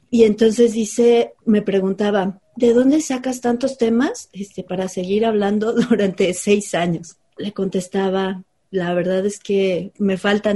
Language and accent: Spanish; Mexico City, Mexico; now in Guadalajara, Mexico; Desde que llegué a Guadalajara, porque yo soy chilanga, desde que llegué a Guadalajara